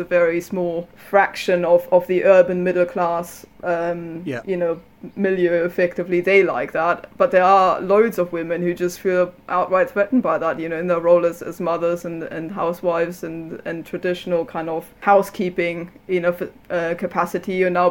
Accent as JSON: {"language": "English", "region": "Brandenburg", "country": "Germany", "said": "I'm from Brandenburg, which is just outside of Berlin"}